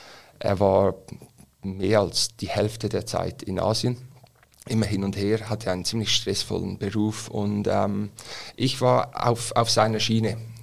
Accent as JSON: {"language": "German", "town": "Rapperswil", "region": "St. Gallen", "country": "Switzerland", "tie": "born or raised there", "said": "Ich bin in Rapperswil aufgewachsen, bin zur Schule gegangen, habe dann die Kantonsschule besucht im Toggenburg in Wattwil, weit weg von den Weltmeeren."}